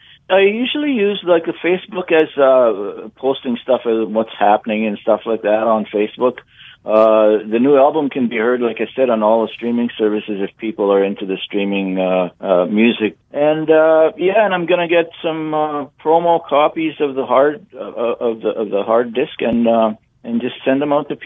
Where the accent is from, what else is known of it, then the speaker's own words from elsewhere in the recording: Manigotagan, Manitoba, Canada; I grew up in Manigatagan, which was a isolated community